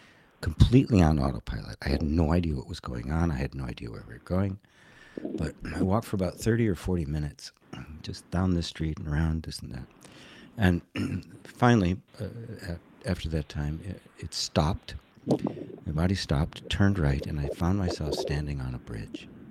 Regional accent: Illinois, United States; I'm sleeping on the floor in this house in the middle of Wisconsin. I grew up in Illinois

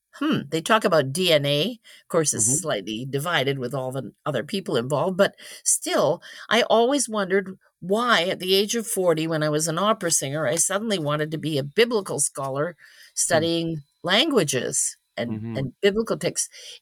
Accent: Winnipeg, Manitoba, Canada; I went to Winnipeg last summer, which is my hometown, to the University of Manitoba Icelandic Collection Library

